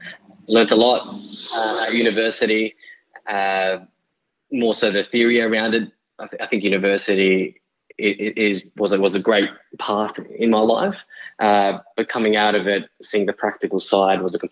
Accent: Sydney, New South Wales, Australia; So I grew up in the inner west of Sydney. I've got two older sisters, they're twins.

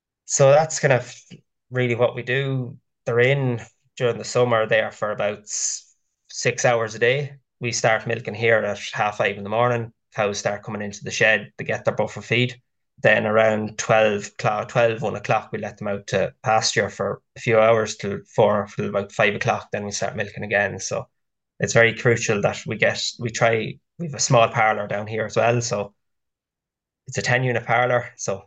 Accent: Trim, Leinster, Ireland; So, well, I'm from Trim, County Meath, so South County Meath. Grew up on the farm here with my father, mother and two brothers.

